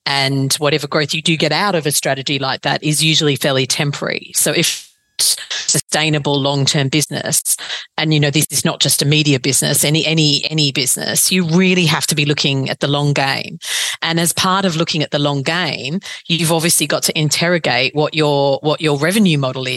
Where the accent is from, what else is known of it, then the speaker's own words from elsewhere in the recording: Australia; Well, when I'm back in Australia visiting, I still tune into Triple J